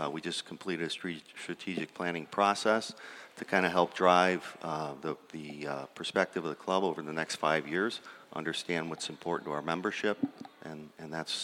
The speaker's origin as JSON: {"language": "English", "town": "Northlake", "region": "Texas", "country": "United States", "said": "I'm from Northlake, not far from Addison."}